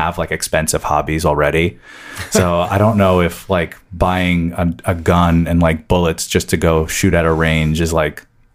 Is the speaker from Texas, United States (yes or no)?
no; New York, United States; where I grew up in New York is very similar to Pinellas County, like very densely populated, lots of commercial and residential mixed up together.